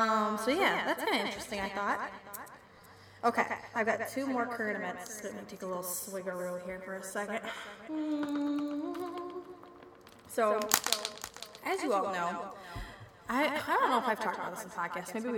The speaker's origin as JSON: {"language": "English", "region": "Michigan", "country": "United States", "said": "Maybe that's why people call me I'm a youper."}